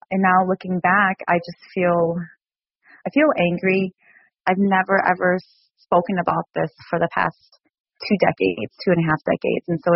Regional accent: United States; I'm Hmong American.

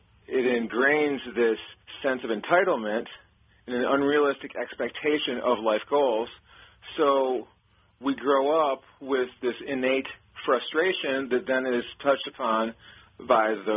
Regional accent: Flint, Michigan, United States; I grew up in Flint, and, you know, generations of people working in factories and building this country.

